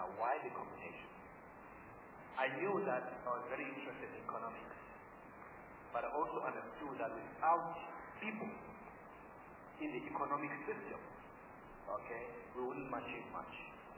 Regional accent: New Brighton, Eastern Cape, South Africa; also born or lived in Port Elizabeth; I was born in Port Elizabeth, grew up in New Brighton.

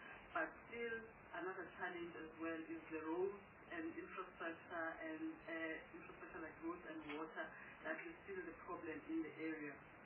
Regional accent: KwaZulu-Natal, South Africa; I come from KwaZulu-Natal

